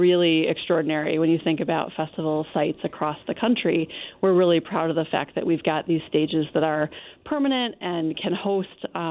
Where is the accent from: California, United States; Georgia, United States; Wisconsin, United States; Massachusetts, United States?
Wisconsin, United States; Milwaukee; had really no intention of settling in my hometown, which is Milwaukee